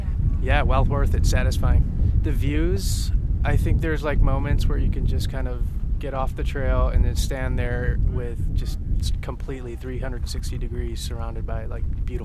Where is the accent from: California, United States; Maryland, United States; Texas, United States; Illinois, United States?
Texas, United States; Dallas; I'm coming from Dallas, Texas.